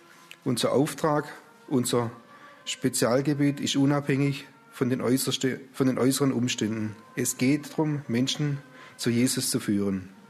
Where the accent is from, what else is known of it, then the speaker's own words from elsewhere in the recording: Baden-Württemberg, Germany; born there; accent: Swabian; Ihr habt sicher schon mitgekriegt, zu welchem Dialekt ich gehöre, wo ich geboren bin. Großbodwa, Hof und Lembach. Ich spreche Schwäbisch, hoffentlich ihr auch. Und auf der Bibelschule haben sie mir versucht, immer wieder den Dialekt abzugewöhnen.